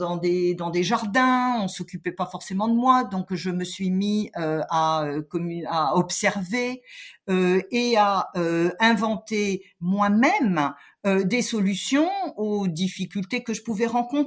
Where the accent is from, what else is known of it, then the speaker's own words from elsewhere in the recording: Grand Est, France; born there; je suis née en Alsace, hein, je suis bien française quand même